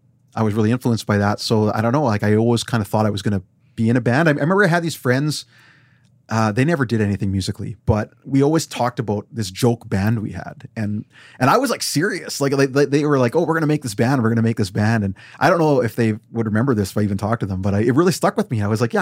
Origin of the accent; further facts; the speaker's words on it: Weyburn, Saskatchewan, Canada; Weyburn is a highly conservative small town. You've lived there, you know now. I mean, I grew up there when there was very few brown people